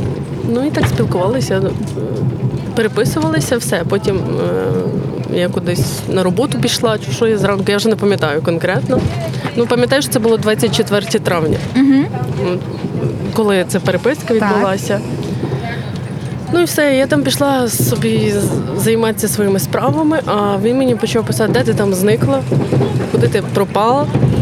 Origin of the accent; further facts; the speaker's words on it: Kamianets-Podilskyi, Khmelnytskyi Oblast, Ukraine; Він написав, що він з Миколаєва, а я з Кам'янця-Подільського.